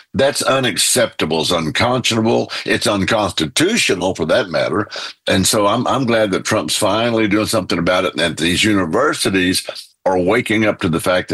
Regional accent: Texas, United States; You know, I'm a Texan. I guess I'm old school.

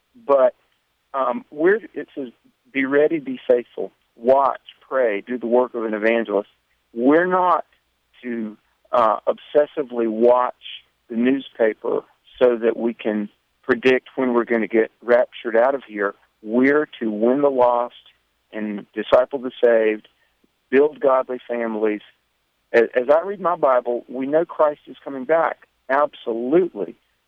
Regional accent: the South, United States; accent: Southern; We're from the South, so I guess we sound Southern.

